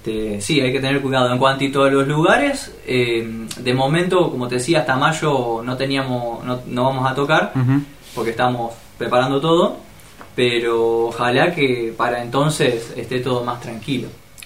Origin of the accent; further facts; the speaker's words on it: Rosario, Santa Fe, Argentina; nosotros somos de zona sur de Rosario, somos de La Tablada.